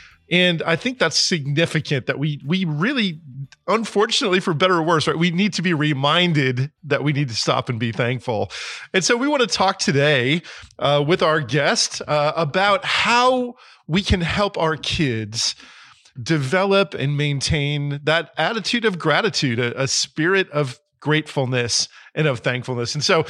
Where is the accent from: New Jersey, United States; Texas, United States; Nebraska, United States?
New Jersey, United States; So I grew up in New Jersey, so I'm not too far away.